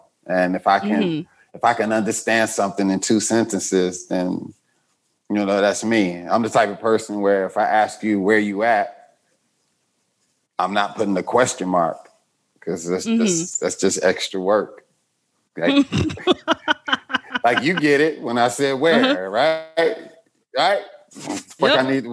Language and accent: English; Chicago, Illinois, United States; Chicago, Southside.